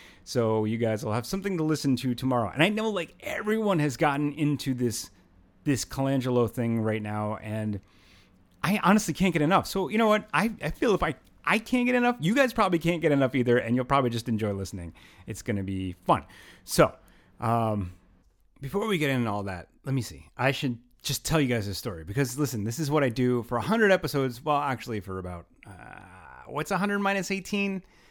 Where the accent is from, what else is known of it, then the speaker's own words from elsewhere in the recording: New York, United States; This is the first time in my entire life as a New Yorker that I've actually taken a bicycle onto the train.